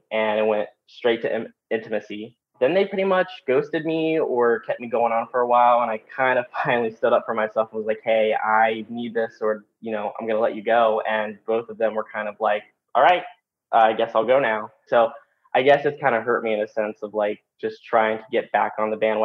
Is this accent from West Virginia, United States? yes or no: yes; West Virginia, United States; It actually reminds me of my hometown, growing up in West Virginia.